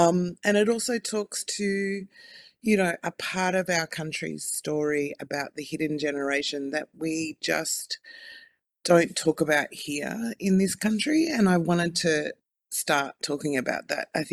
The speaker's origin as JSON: {"language": "English", "region": "New South Wales", "country": "Australia", "said": "So I'm a Yagal woman from the North Coast, New South Wales. The mouth of the mighty Clarence River."}